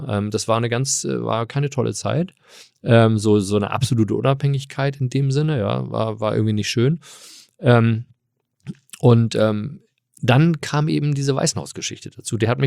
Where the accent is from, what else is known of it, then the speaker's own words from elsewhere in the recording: Hamburg, Germany; also born or lived in California, United States; ich bin ja hier aufgewachsen in Hamburg